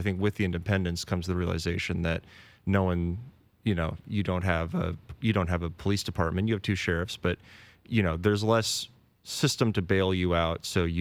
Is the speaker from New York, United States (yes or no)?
no; Federal Way, Washington, United States; Most recently, before this job, I was in Federal Way, where it was my hometown.